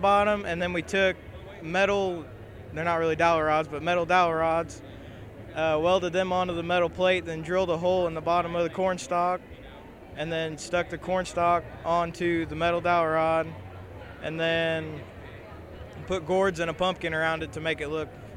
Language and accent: English; Raymond, Illinois, United States; from Raymond, Illinois.